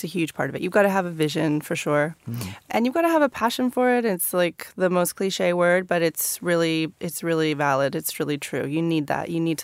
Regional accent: California, United States; born there; So I was born in Northern California

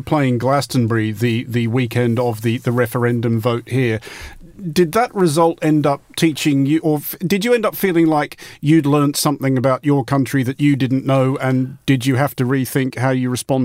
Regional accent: Australia; I am an Australian

